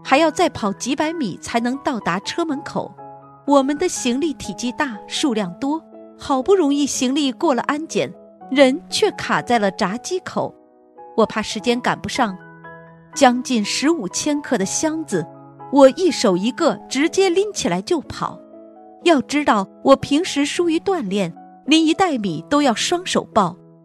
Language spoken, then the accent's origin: Chinese; South China, China; 我虽然是在南方长大的，但从小吃着北方的饭菜